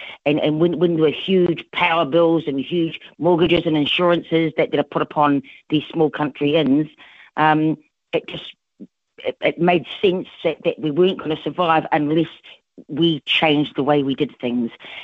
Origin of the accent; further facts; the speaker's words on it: Christchurch, Canterbury, New Zealand; also born or lived in Auckland; we were brought up in Christchurch in our younger years, and then a little bit of time in Auckland.